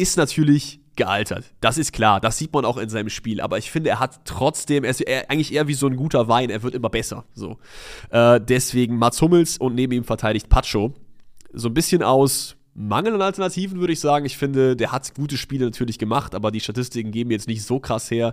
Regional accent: Troisdorf, North Rhine-Westphalia, Germany; ich komme aus Troisdorf

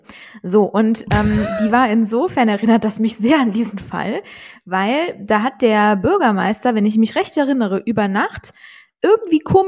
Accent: Cologne, North Rhine-Westphalia, Germany; als Kölner

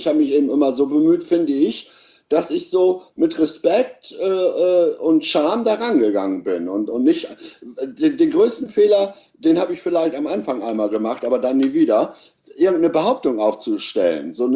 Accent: Lower Saxony, Germany; ich bin Ossi, also Ostfriese. Damals waren wir ja noch die Ostfriesen.

